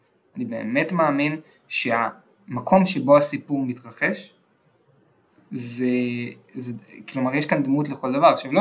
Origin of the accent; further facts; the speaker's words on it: Tel Aviv, Tel Aviv District, Israel; כי בזכות זה שגדלתי בתל אביב, הייתה לי את היכולת להכיר את האנשים האלה בגיל המסוים הזה